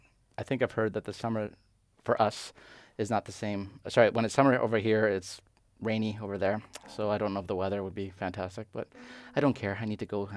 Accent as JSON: {"language": "English", "country": "Canada", "said": "I'm from Canada."}